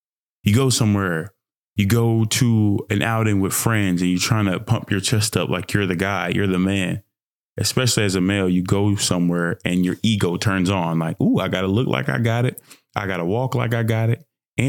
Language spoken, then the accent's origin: English; Nigeria; also born or lived in Dallas, United States / Fort Worth, United States; now in United States; I'm Nigerian, 28 years old, black, beautiful male, by way of Dallas, Texas, by way of Fort Worth, Texas, by way of Nigerian.